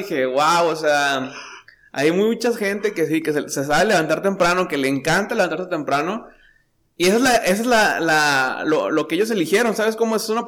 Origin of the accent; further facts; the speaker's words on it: Torreón, Coahuila, Mexico; now in El Paso, United States; estamos acá en El Paso. Yo soy de Torreón